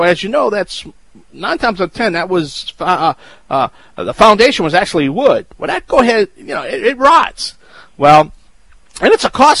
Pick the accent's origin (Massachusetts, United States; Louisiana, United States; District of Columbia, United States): Louisiana, United States; That's right … from the Bayou Land.